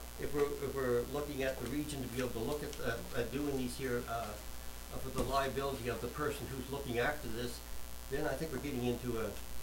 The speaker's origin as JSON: {"language": "English", "town": "Queens", "region": "New York", "country": "United States", "said": "I'm from North Queens, so I understand where we are"}